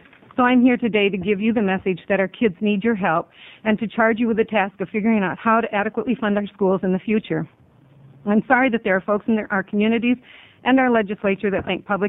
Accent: Springfield, Oregon, United States; I'm from Springfield, Oregon

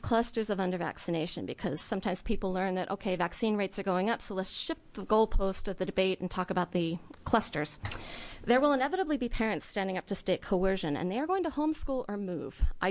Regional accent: Beaverton, Oregon, United States; I'm from Beaverton, and I'm representing myself.

